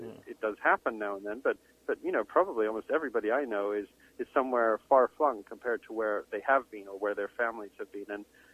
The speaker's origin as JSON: {"language": "English", "country": "Canada", "tie": "born or raised there", "said": "I have Canadian citizenship and I have British citizenship, and I grew up here, and I certainly sound more Canadian"}